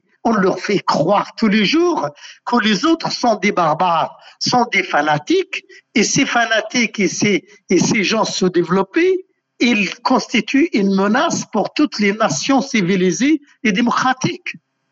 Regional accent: Algeria; et je ne dis pas ça parce que je suis algérien

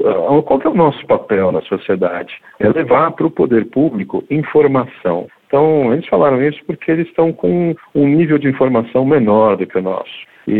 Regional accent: Brazil; Mas nós, como brasileiros, a gente falhou nesse programa violentamente.

